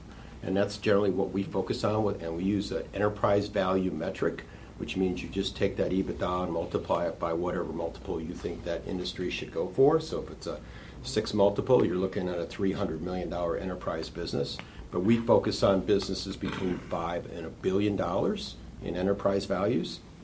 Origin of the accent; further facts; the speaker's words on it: Chicago, Illinois, United States; My background goes from banking when I grew up in the Chicago area, and I worked in a bank in Chicago for 10 years